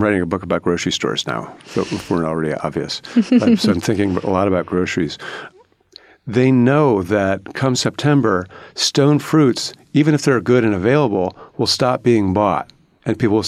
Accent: Cleveland, Ohio, United States; I grew up in Cleveland in the 1970s.

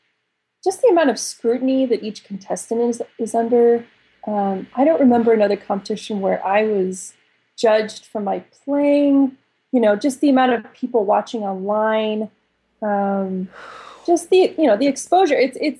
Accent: St. Louis, Missouri, United States; I grew up in St. Louis.

